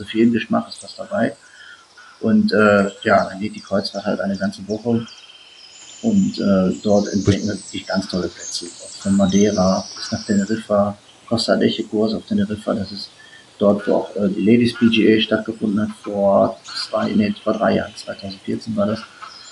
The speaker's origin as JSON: {"language": "German", "town": "Essen", "region": "North Rhine-Westphalia", "country": "Germany", "said": "Ich komme aus Essen"}